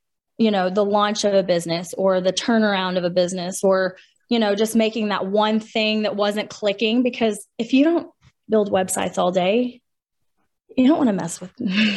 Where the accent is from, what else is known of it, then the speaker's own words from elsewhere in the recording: Texas, United States; You know, I'm from West Texas and word of mouth is everything.